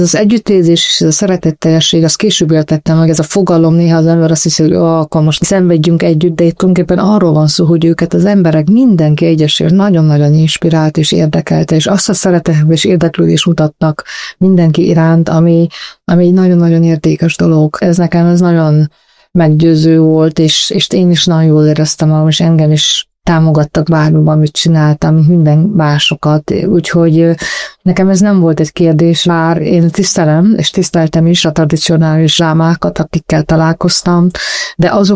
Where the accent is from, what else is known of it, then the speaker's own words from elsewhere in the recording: Transylvania, Romania; now in Hungary; erdélyi lány vagyok.